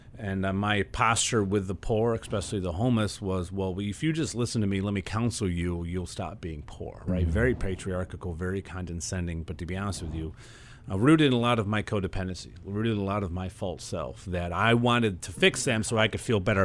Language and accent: English; Bumpville, New York, United States; So growing up in Bumpville, we had a basketball court in the top of our haymow called the Crane Dome. It's still in existence there now. And the school, I went to high school in Russ Corners Christian Academy in Vestal, outside of Binghamton.